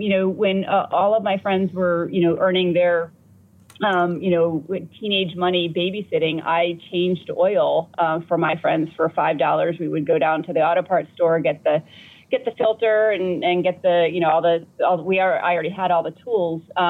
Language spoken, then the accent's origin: English; St. Augustine, Florida, United States; We had a plane growing up in St. Augustine, Florida, and lots of cars.